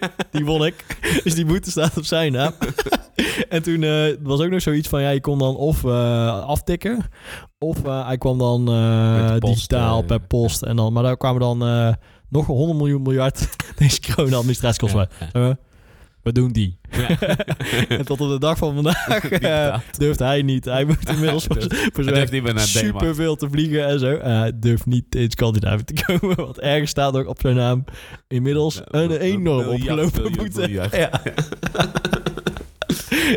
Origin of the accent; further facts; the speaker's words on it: Netherlands; Want wij zijn Nederlanders en wij denken... in Nederland heb je om de 10 kilometer een tankstation.